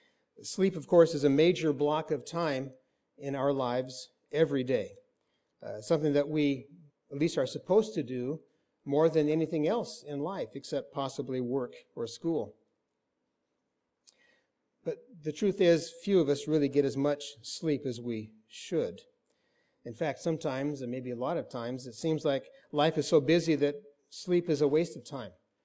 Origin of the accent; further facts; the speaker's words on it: Portland, Oregon, United States; although I do still consider the Portland area to be my hometown. We actually lived not far from right here when I was in grade school. We lived in the Selwood neighborhood in Portland.